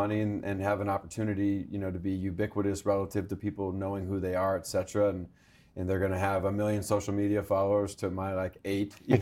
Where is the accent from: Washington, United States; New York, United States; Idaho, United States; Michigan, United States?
Washington, United States; Seattle; also born or lived in Southern United States; I'm up in Seattle where I'm from, right? I lived in the South half my life, but I'm from Seattle.